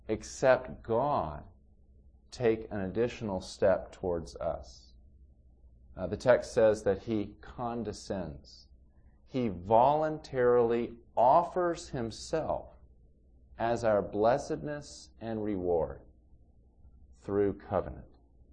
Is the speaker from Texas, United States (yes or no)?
yes; Texas, United States; Okay, now I'm from Texas. I'd never been to Long Island, New York